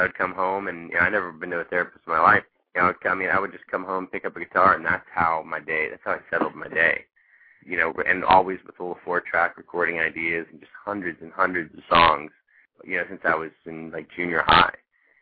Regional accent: Nashville, Tennessee, United States; also born or lived in Chicago; And you know, I grew up in Nashville and loved part of Nashville and didn't love part of Nashville.

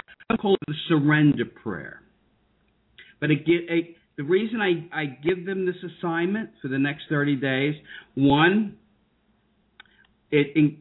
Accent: New York, United States; Oh, I'd never seen that. I'm from New York.

